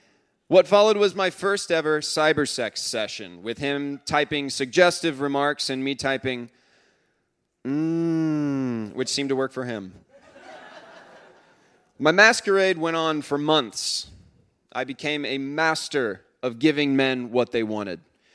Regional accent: Finland; English is a second language; More than a decade ago, when I was growing up in Finland, my model of an attractive woman was Pamela Anderson from Baywatch.

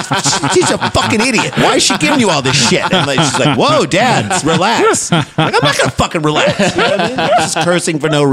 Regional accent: St. Louis, Missouri, United States; We're from St. Louis. We grew up in St. Louis, right.

